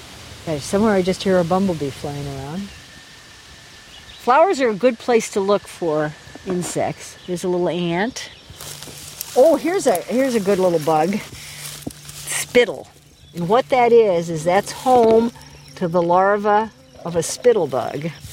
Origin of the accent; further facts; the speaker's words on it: Iowa, United States; I'm a retired UPS driver. I'm from Central Iowa.